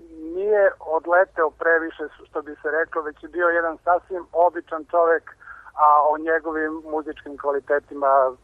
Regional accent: Niš, Nišava District, Serbia; Svi smo mi odrastali u Nišu, mi koji smo radili film

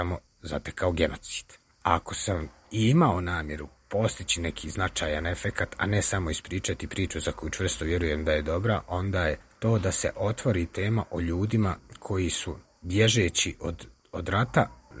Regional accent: Tuzla, Federation of Bosnia and Herzegovina, Bosnia & Herzegovina; Ja sam rođen i odrastao u Tuzli i tamo sam proveo rat.

